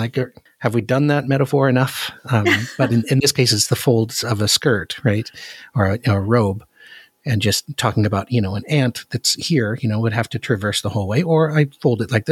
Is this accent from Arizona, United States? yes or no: no; Anchorage, Alaska, United States; See, I grew up in Anchorage, and when it's 40 below and you breathe in, that's the knife in your lungs.